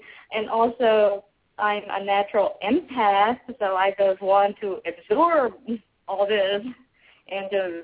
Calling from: Florida, United States; I'm calling from Florida.

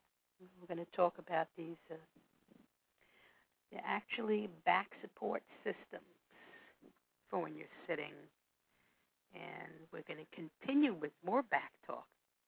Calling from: New York City, New York, United States; Yes, I'm calling. I'm calling on the air here from New York City.

